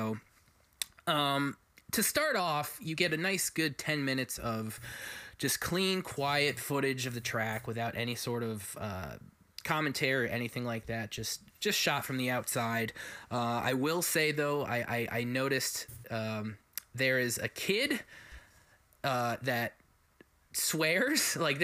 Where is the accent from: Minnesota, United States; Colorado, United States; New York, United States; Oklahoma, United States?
New York, United States; Albany; But, you know, I grew up in Albany, which is probably 2 hours north this track.